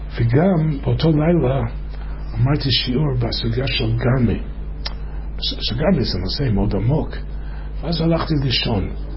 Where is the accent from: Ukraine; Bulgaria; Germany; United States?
United States; Chicago, Illinois; אני בא משיקגו